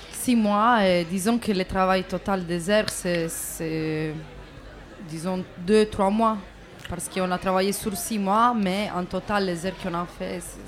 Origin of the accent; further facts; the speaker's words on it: Sardinia, Italy; French is a second language; Italienne. Je viens de la Sardaigne.